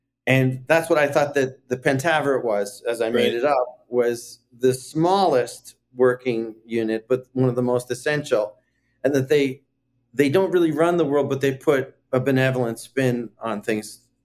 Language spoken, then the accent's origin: English; Canada; growing up in Canada next to America